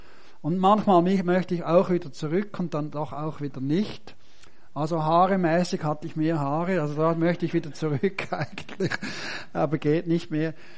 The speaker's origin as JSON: {"language": "German", "region": "St. Gallen", "country": "Switzerland", "tie": "born or raised there", "said": "Ich bin also aufgewachsen im St. Galler Rheintal."}